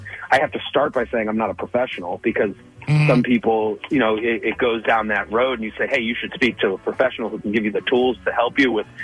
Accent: Massachusetts, United States; No, we're from Boston. I'm from outside of Boston. I'm a suburban kid. I mean, like, imagine we're in the main line of Boston, and that's where I'm from.

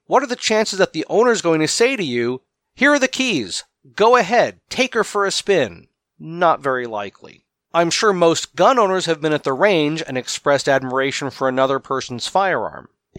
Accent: United States; born there; I'm thankful that I was born in America.

